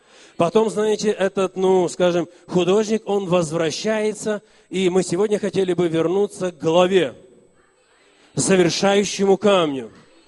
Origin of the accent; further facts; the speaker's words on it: Moldova; я человек с Молдавии. Я родился в деревне, где нету села, ну, нету асфальта. Село не асфальтированное.